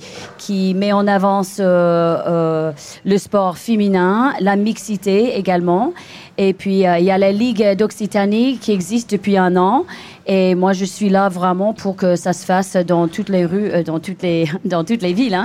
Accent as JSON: {"language": "French", "country": "United States", "second_language": "French", "lives_now": "France", "said": "Oui, en fait, c'est le double dutch, c'était ses origines, c'est vraiment dans les rues de New York, hein, dans les années 80. Et donc, moi, quand je suis venue en France"}